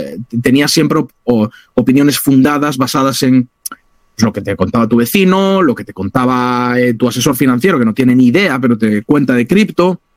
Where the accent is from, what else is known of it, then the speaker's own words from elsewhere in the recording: Santiago de Compostela, Galicia, Spain; soy ingeniero informático, nacido y crecido en Santiago de Compostela